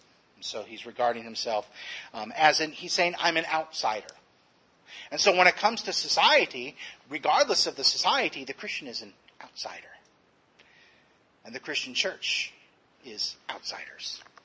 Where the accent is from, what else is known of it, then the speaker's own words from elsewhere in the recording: Texas, United States; just like me right now, I'm from Texas. I'm no longer in Texas, I'm from Texas.